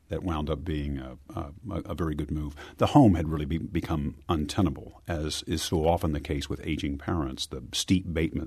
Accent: Texas, United States; now in St. Louis, United States; St. Louis, we moved here from Texas in 1965. My father was a chemical engineer for the Monsanto Chemical Company, and we were transferred up here along with many other families. And we were reluctant to leave our native Texas

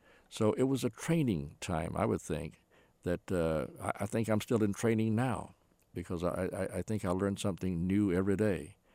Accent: Alexandria, Virginia, United States; I got up early in the morning to open up a radio station in my hometown, to sign on a station in Alexandria, Virginia.

